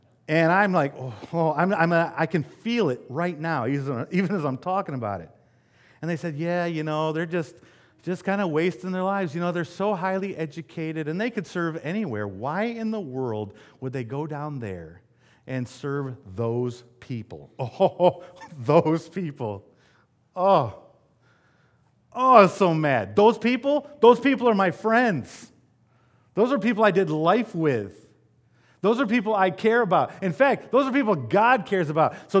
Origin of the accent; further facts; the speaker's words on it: Grand Rapids, Michigan, United States; I grew up in Grand Rapids, Michigan, very close to the inner city.